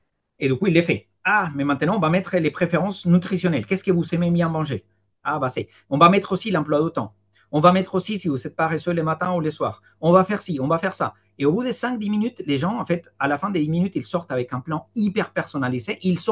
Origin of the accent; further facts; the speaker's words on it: Colombia; Moi, je viens de Colombie.